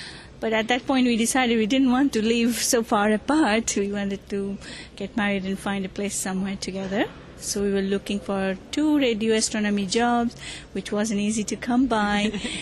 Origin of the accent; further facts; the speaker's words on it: India; I sort of halted a little bit because I'm from India